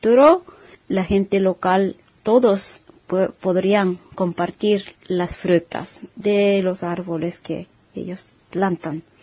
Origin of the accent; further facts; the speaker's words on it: Japan; Spanish is a second language; soy de Japón, soy japonesa.